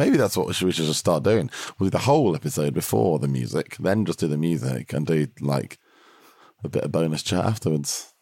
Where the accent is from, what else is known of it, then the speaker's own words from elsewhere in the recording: England, United Kingdom; I'm from England, which is really exciting and very far away.